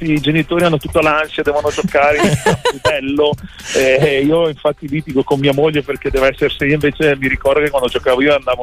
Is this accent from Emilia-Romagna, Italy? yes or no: yes; Stella, Emilia-Romagna, Italy; also born or lived in Pavullo; now in Castelnuovo Rangone, Italy; Io sono nato a Pavullo, ma sono cresciuto a Stella, che è un paesino lì vicino a Serra, per arrivare prima di Serramazzoni sull'Appennino.